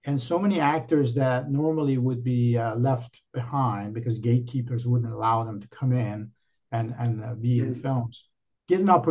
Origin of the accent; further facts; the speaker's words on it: Iran; I was born in Iran.